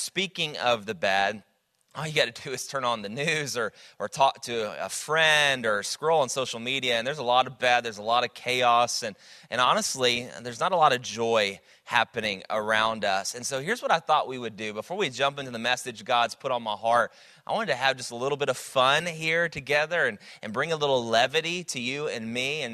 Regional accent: Dallas, Texas, United States; I'm from Dallas originally, but I love Houston.

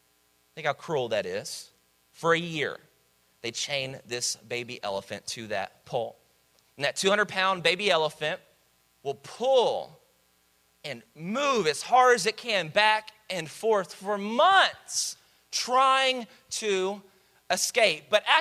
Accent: Dallas, Texas, United States; I'm from Dallas, and so I've been to the Dallas Zoo and the Fort Worth Zoo.

